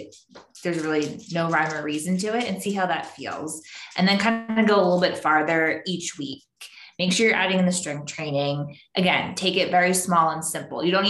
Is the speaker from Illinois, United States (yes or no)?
no; Philadelphia, Pennsylvania, United States; I had the Philly half marathon still to run, but that was just purely to run it because it's in my hometown.